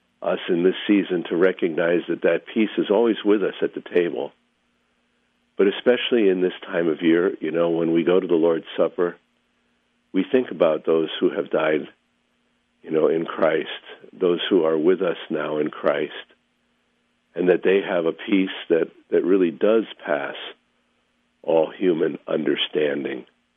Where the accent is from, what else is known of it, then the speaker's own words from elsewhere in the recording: Massachusetts, United States; You know, I was born outside Boston. I went to high school outside Boston.